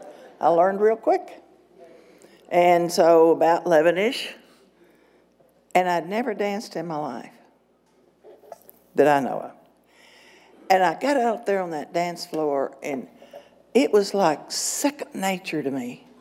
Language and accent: English; Lubbock, Texas, United States; born there; I was born in Lubbock, Texas. Go Texas Tech, Final Four.